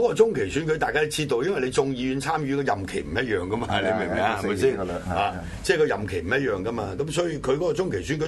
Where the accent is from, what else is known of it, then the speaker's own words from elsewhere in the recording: Hong Kong; 即係喺我哋香港人嘅立場嚟講咧